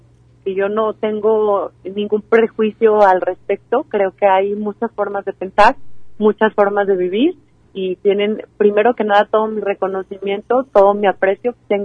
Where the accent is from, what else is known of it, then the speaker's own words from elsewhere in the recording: Jalisco, Mexico; somos salteños, somos jaliscienses, somos mexicanos